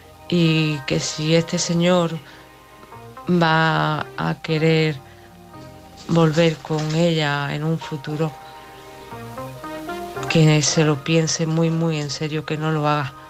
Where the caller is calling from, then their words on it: Málaga, Andalusia, Spain; de Málaga.